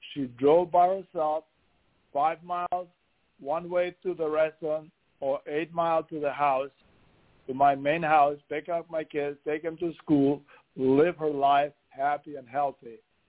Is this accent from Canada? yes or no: no; Kosovo; English is a second language; moved away; I'm from Kosovo, and I came to this country in 1980.